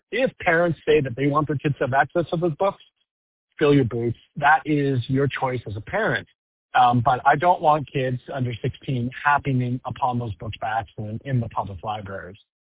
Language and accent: English; Alberta, Canada; I grew up in Alberta and Canada, and I want to continue to be in Alberta and Canada.